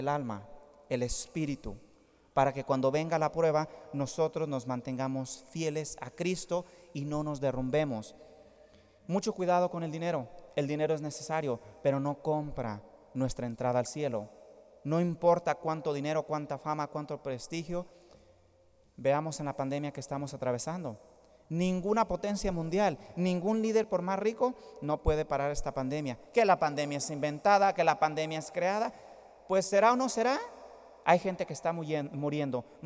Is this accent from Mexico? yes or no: yes; Mexico; así digo yo, pues soy de México